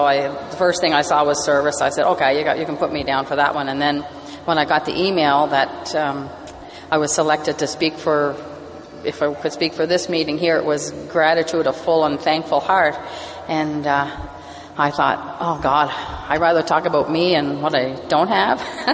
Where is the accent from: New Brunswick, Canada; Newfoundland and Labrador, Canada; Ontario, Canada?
New Brunswick, Canada; I grew up on the Miramichi, and I think a lot of us have this thing that our community is the drinking center of the world.